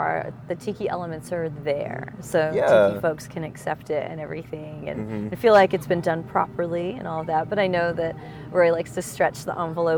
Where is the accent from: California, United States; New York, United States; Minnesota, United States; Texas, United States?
California, United States; San Diego; But I grew up in San Diego, beach culture. We had tikis everywhere.